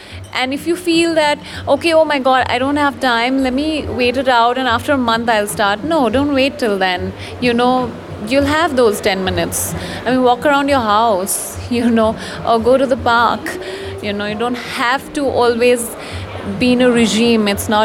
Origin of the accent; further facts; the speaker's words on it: Assam, India; I'm a rice eater because I'm from Assam and I can't live without rice.